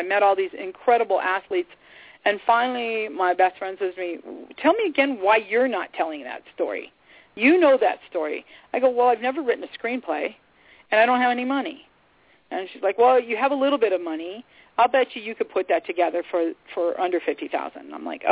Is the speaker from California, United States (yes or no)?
yes; Azusa, California, United States; we moved to Azusa, and growing up in Azusa, one of the girls that I grew up